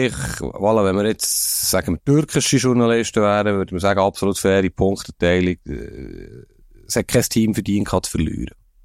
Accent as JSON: {"language": "German", "country": "Switzerland", "said": "wir sind Schweizer"}